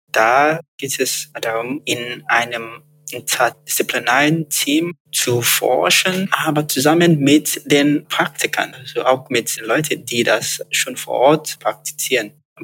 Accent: Lagos, Nigeria; German is a second language; moved away as an adult; now in Lüneburg, Germany; Ich bin aus Nigeria nicht direkt, also aus Lagos nicht direkt nach Lüneburg gefahren. Ich hatte ein paar Monate vorher in Göttingen gelebt. Ich bin von Lagos nach Göttingen gefahren, beziehungsweise geflogen.

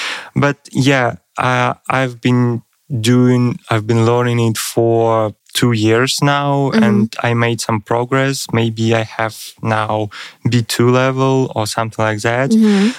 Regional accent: Russia; English is a second language; moved away as an adult; now in Germany; I came here from Russia. I'm doing here at Leuphana my master's degree in public science, something like governance.

